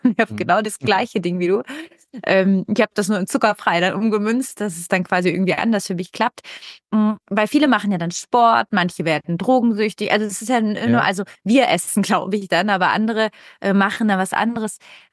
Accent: Italy; ich komme ja aus Italien

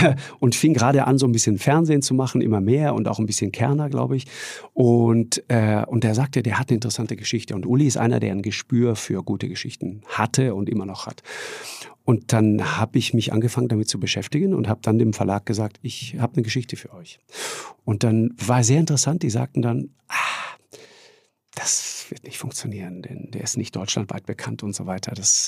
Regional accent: Tyrol, Austria

